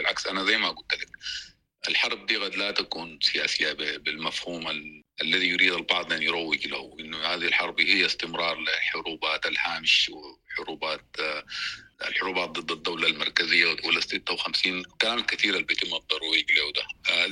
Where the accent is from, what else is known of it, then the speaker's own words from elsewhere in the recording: Sudan; عجز الحكم بتاع القانون كثقافة بيننا كسودانيين